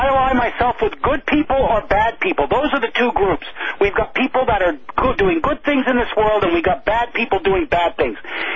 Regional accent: United States; Fact of the matter is I'm an American.

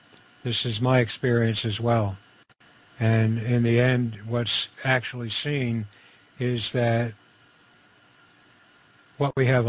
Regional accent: Camden, New Jersey, United States; I'm from New Jersey, too. I was born and raised in Camden.

